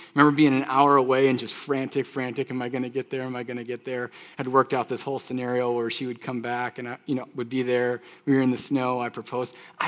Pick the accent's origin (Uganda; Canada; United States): United States; Michigan; Anyways, I'm from Michigan. She's from Ohio originally.